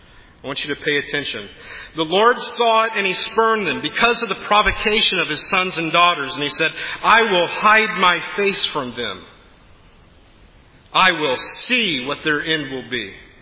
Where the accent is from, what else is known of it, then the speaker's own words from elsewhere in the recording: the Ozarks, United States; I was mortified a few years ago to visit my hometown back in the Ozarks, driving by the First Baptist Church there where I attended as a child.